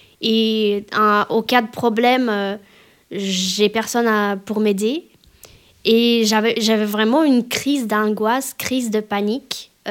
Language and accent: French; Russia; also born or lived in France; now in Brussels, Belgium; je suis d'origine russe.